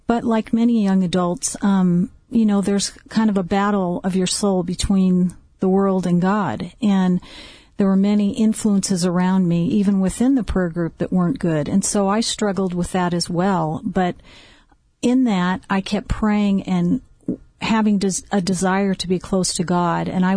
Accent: Los Alamitos, California, United States; I grew up in Los Alamitos, California.

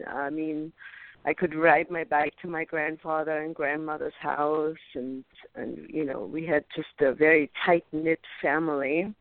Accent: Bavaria, Germany; I was a very sick little kid in Bavaria growing up in Germany

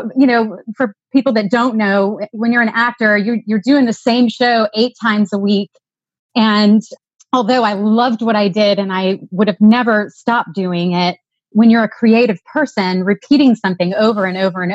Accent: Baton Rouge, Louisiana, United States; moved away as an adult; also born or lived in New York City; And so I grew up in Louisiana in Baton Rouge. And when I was 18, I went to college and moved to New York City and started working on Broadway as an actor.

